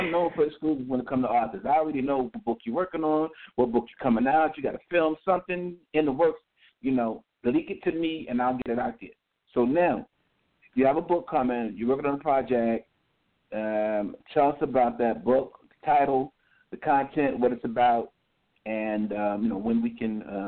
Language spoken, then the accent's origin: English; New York, United States; also born or lived in Fayette, Alabama, United States; I'm actually from Alabama, from Fayette, Alabama. You know, I grew up in New York, but I still rep to my state.